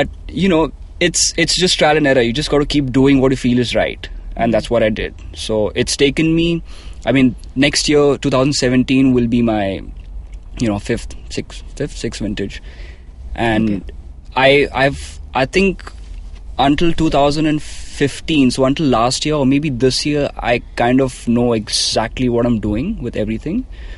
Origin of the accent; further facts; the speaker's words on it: Australia; I came from Australia, which is very new world.